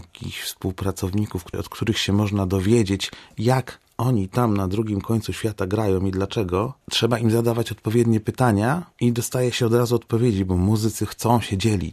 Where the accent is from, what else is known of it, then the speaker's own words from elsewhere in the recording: Szczecin, West Pomeranian Voivodeship, Poland; Wychowując się w Szczecinie w 80-tych latach i 90-tych, słuchałem cały czas muzyki latynoskiej